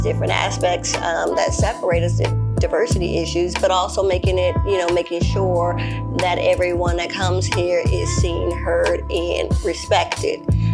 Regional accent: Dallas, Texas, United States; born there; Yes, I was born in Dallas, so, you know, I can, you know, giddy on up with them, with the best of them.

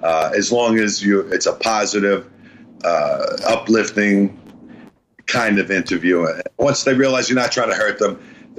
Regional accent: New York, United States; I grew up in the South Beach Projects, and my parents, my father was in World War II

